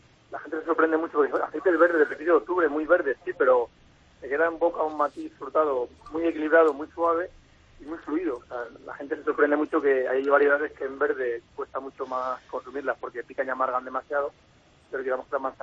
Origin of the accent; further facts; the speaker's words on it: Eljas, Extremadura, Spain; pero no, somos de Eljas